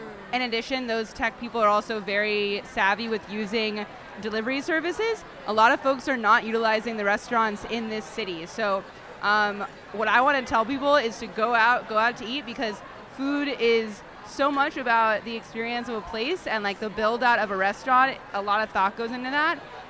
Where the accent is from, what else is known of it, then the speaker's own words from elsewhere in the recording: California, United States; I knew I wanted to go back to California, just because I'm from California and the culture's a little different.